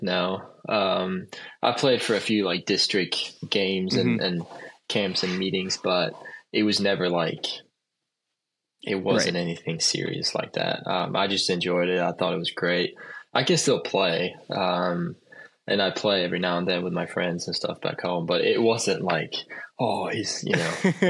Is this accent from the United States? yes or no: no; Sweden; So when I was 16, I moved up to a city about 45 minutes away from my hometown, which is like a golf program academy thing. So that's where I met my swing coach, Hans. That's where anytime I come back home to Sweden